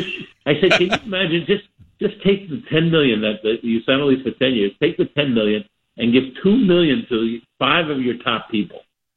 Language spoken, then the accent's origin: English; New York, United States; being a New Yorker as I am